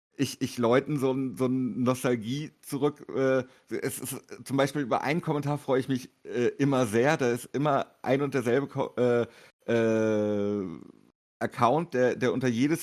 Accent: Paderborn, North Rhine-Westphalia, Germany; Es sei denn, er fährt mit einem Regionalzug in meine alte Heimat Paderborn.

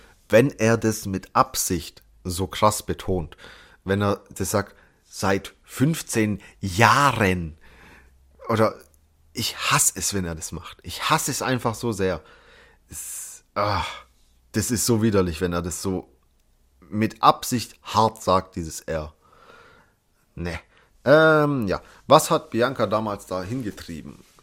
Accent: Germany; Ich bin Deutscher.

